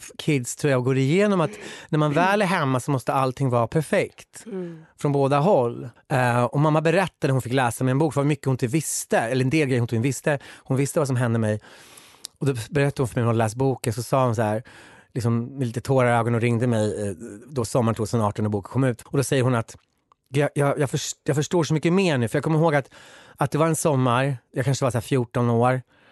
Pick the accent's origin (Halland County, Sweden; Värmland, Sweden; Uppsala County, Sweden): Värmland, Sweden; Lobråten; also born or lived in Kiruna; Jag föddes i en skog, eller jag föddes i Kiruna, men jag växte upp i en skog från 4 års ålder till 12 års ålder i Värmland, som heter Lobråten.